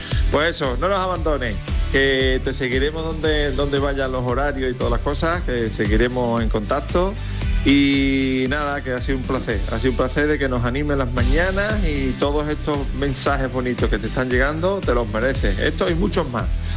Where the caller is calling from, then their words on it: Sanlúcar, Andalusia, Spain; de Sanlúcar y nada, que nos da mucha pena